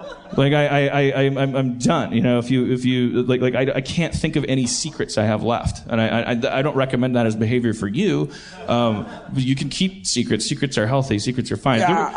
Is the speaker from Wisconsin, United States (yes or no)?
yes; Milwaukee, Wisconsin, United States; accent: Milwaukee; did you hear my little Milwaukee accent? Most of the time, Pittsburgh's bringing it out of me.